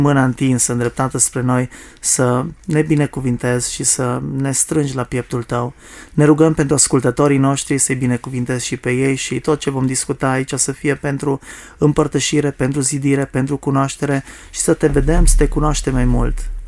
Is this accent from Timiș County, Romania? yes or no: yes; Timișoara, Timiș County, Romania; sunt din Timișoara, sunt căsătorit de 26 de ani